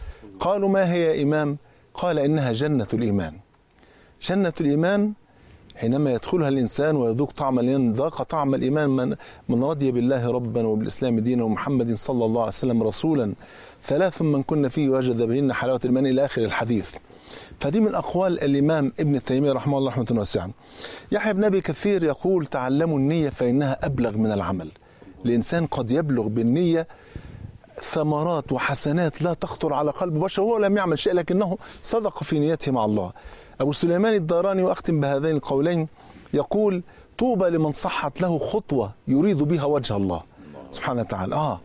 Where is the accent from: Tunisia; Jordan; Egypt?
Egypt; ودي بتفكرني بورقة النتيجة عندنا في مصر